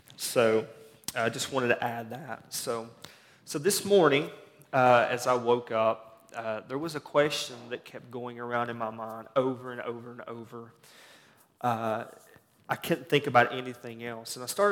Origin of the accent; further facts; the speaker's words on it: the South, United States; because, you know, growing up in the South, you always hear about Christmas and the manger scene and all that stuff